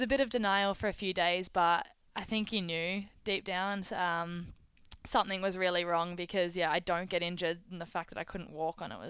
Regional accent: Australia; The one percenters, that's what we always talk about being an Australian player, is the one percenters, and yeah, diving on loose balls, getting the tough rebounds and making the easy passes. That's kind of the things that are instilled in us from a really young age.

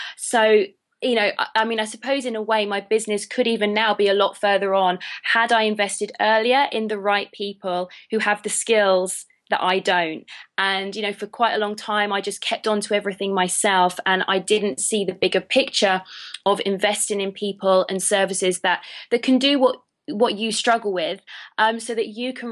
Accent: United Kingdom; as you can tell from my accent, I'm a Brit, but I'm actually in Los Angeles right now

